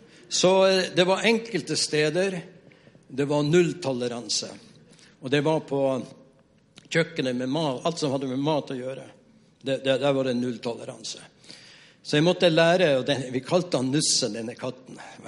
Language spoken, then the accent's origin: Norwegian; Skudeneshavn, Rogaland, Norway; jeg ble spurt av menigheten hjemme i Skudeneshavn om jeg kunne besøke en dame